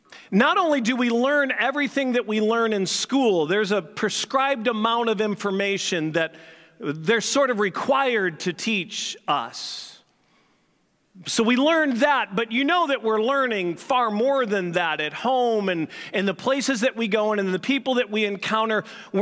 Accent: St. Louis, Missouri, United States; accent: St. Louis; I mean, I grew up in St. Louis, and I didn't even realize I've lost my St. Louis affect in the way I speak

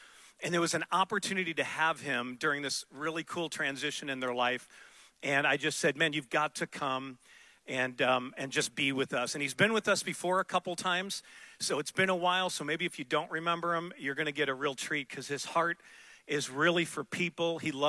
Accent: St. Louis, Missouri, United States; A friend of mine who I grew up with in St. Louis in our youth ministry there

